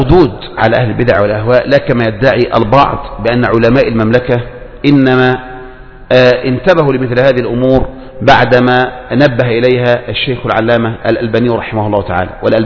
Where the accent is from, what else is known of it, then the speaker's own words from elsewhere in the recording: Egypt; فالقضية الأولى عندنا في مصر